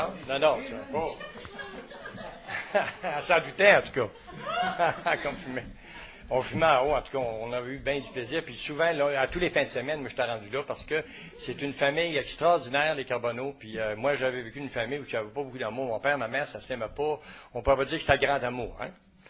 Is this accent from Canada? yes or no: yes; Sainte-Sabine, Quebec, Canada; je viens de Sainte-Sabine, ceux qui ne me connaissent pas.